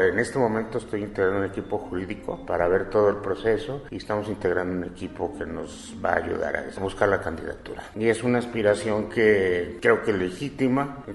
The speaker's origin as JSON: {"language": "Spanish", "town": "Lagos de Moreno", "region": "Jalisco", "country": "Mexico", "said": "dos de los asociados somos de Lagos de Moreno"}